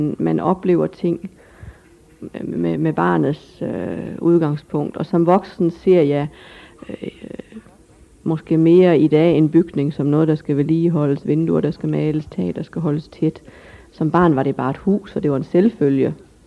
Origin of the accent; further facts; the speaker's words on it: Højris, North Denmark Region, Denmark; moved away as an adult; also born or lived in Aarhus / Copenhagen; jeg er født og opvokset på Højris. Så det går jo efterhånden nogle år tilbage. Så flyttede jeg herfra, da jeg blev student, da jeg var 18 år, og har så faktisk ikke haft bopæl på Mors i de mellemliggende år